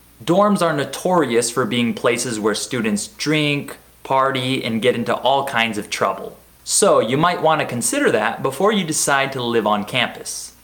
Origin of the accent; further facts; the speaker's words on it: United States; But since I'm an American, I tend to use the word college more frequently than university.